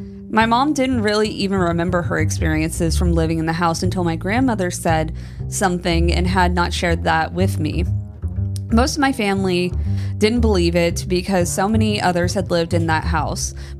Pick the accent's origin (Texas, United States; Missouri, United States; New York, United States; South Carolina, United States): South Carolina, United States; also born or lived in Cullowhee, North Carolina; I was born and raised across the river in Jasper County, South Carolina.